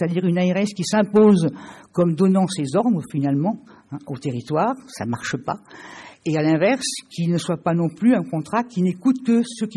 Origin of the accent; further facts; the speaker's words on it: Toulouse, Occitanie, France; Bon, je suis de Toulouse.